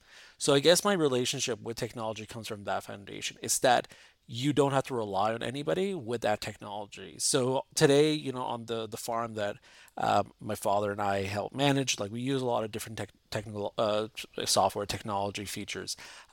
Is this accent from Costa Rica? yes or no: no; Lebanon; now in Canada; I'm Lebanese by heritage. I mean, I'm Lebanese as well right now. And, you know, growing up in Lebanon